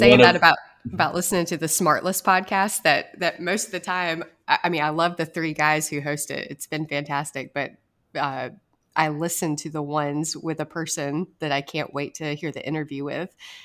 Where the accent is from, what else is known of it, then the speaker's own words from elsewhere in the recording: High Point, North Carolina, United States; I grew up mainly in High Point, North Carolina. I grew up going to a Quaker church named Springfield Friends Meeting